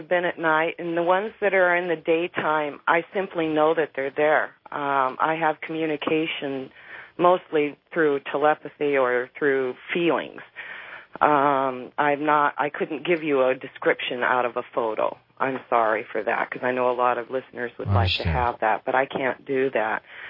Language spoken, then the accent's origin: English; Great Falls, Montana, United States; what's happened to me in my life growing up in Great Falls. And I'm still in Montana. I'm on the other side of the mountains now.